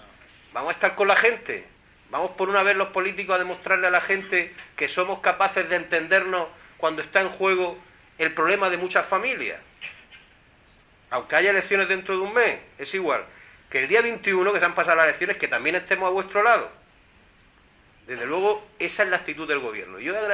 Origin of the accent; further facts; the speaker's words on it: Puerto Lumbreras, Region of Murcia, Spain; Sabéis que yo soy de Puerto Lumbreras, yo he trabajado en la agricultura.